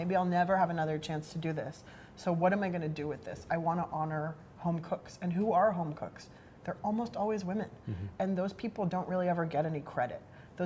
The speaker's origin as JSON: {"language": "English", "town": "San Diego", "region": "California", "country": "United States", "said": "And I am from San Diego. I grew up eating Mexican food."}